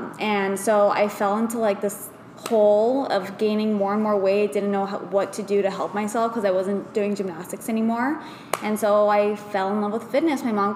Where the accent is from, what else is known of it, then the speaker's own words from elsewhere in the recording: San Francisco, California, United States; also born or lived in Arizona; So I was born in Arizona, but I basically have been back and forth from here in San Francisco my whole life.